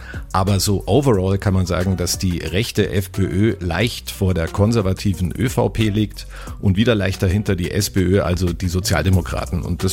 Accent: Germany; now in Austria; abgesehen von der Tatsache, dass ich als Deutscher in Österreich sowieso nicht wählen darf

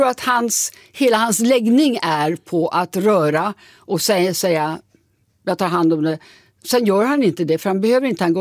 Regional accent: Sweden; now in Los Angeles, United States; Jag är väldigt svensk.

